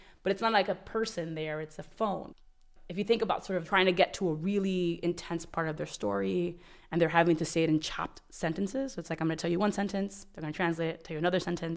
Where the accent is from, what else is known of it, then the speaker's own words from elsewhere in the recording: Bronx, New York, United States; I'm from the Bronx and I'm currently in law school.